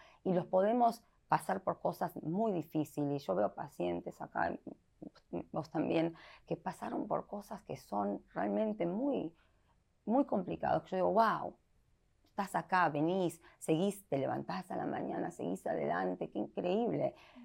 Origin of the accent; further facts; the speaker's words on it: United States; born there; yo siempre digo que yo soy argentina, en realidad yo no nací en la Argentina, yo nací en los Estados Unidos. Pero mi mamá y mi papá sí nacieron en Argentina y no vinieron a los Estados Unidos hasta que ellos tenían 23, 25.